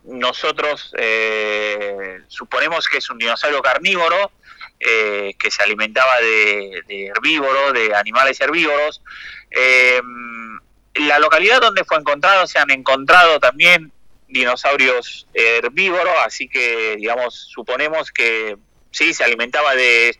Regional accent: Italy; Spanish is a second language; moved away as an adult; now in Argentina; yo llegué acá en el 2015 para hacer la tesis doctoral, yo soy italiano, no soy argentino

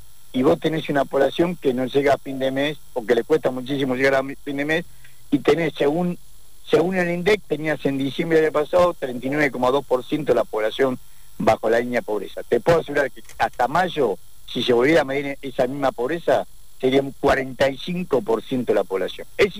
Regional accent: Tucumán, Argentina; born there; now in Buenos Aires, Argentina; Yo soy tucumano de nacimiento, me vine a estudiar a Buenos Aires, era un estudiante de bolsillo roto

